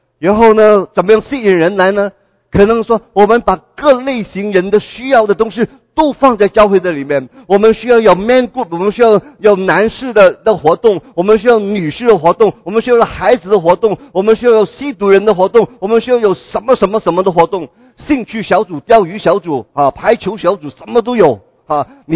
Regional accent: Guangdong, China; 你就知道我是广东人吗？

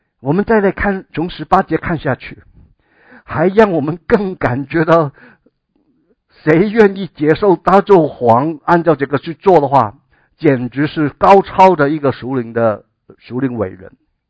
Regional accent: China; 按我们中国人的观念里面，皇帝就是天子啊

